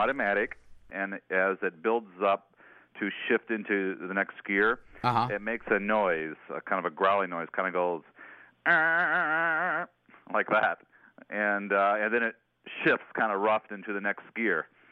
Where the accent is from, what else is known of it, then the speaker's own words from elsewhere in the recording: Minneapolis, Minnesota, United States; I'm from Minneapolis, Minnesota.